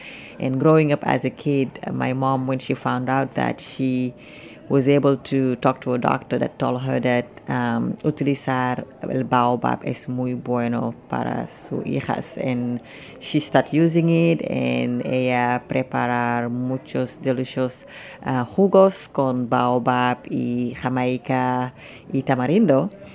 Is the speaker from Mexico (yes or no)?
no; Senegal; Spanish is a second language; Yo soy de Senegal.